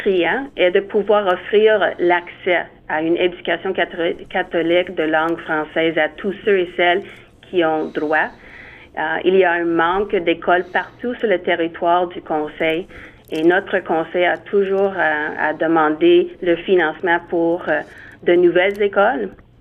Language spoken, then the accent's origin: French; St. Catharines, Ontario, Canada; je suis originaire de Sainte-Catherine. J'ai fréquenté l'école catholique Immaculée Conception dans ma jeunesse et mes enfants ont fréquenté les écoles catholiques de la région de Niagara aussi.